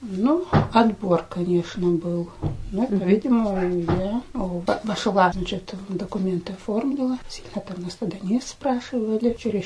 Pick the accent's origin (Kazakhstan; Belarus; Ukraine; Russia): Kazakhstan; Almaty; Родилась я здесь, фактически росла в Алмате, работала в Казахстане. 5 лет на Байконуре побыла.